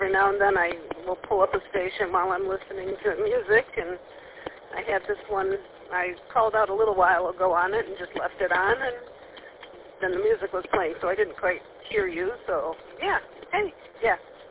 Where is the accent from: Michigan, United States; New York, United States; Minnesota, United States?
Michigan, United States; I'm from Southeast Michigan originally, so ended up back down there.